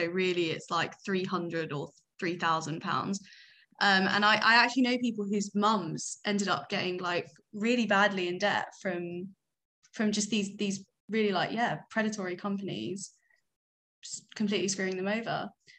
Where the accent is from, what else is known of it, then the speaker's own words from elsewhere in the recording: England, United Kingdom; I remember growing up in England